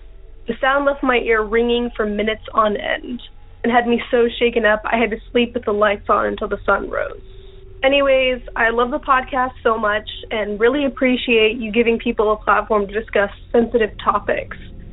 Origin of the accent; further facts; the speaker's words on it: Texas, United States; I'm from Texas.